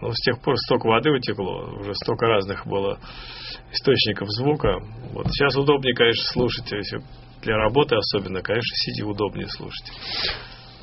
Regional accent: Moscow, Russia; Я из Москвы.

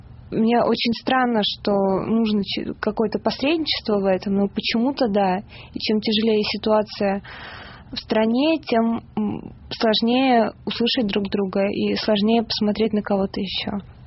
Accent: Yaroslavl, Yaroslavl Oblast, Russia; now in Moscow, Russia; Я сама не москвичка, понаехала из Ярославля.

